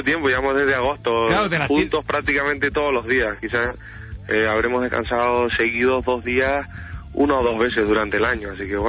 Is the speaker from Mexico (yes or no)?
no; Canary Islands, Spain; Desde que vine, salí de Canarias, bueno